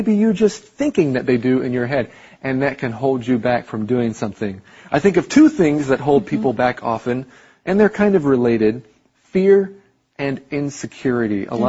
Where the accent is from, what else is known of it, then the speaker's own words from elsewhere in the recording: Taiwan; You know, I grew up in Taiwan. I'm American, but...I feel like I am as much Taiwanese as I am American.